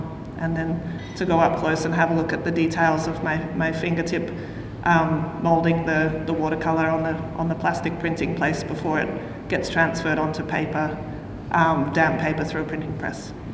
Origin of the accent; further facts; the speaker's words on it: Canberra, Australian Capital Territory, Australia; I'm visiting from Canberra, Ngunnawal and Ngambri country